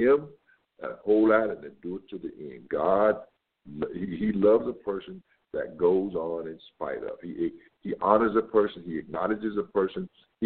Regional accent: Florida, United States; I tell you, I'm from the Floridian side.

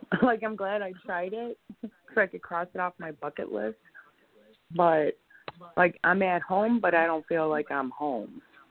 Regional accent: Chicago, Illinois, United States; now in Florida, United States; Okay, so I grew up in Chicago, and I just moved to Florida like 6 weeks ago.

